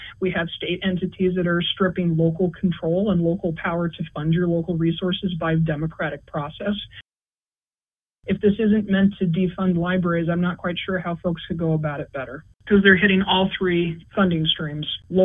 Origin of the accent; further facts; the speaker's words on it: United States; Because as an American, I can tell you, we don't like being told how to raise our children.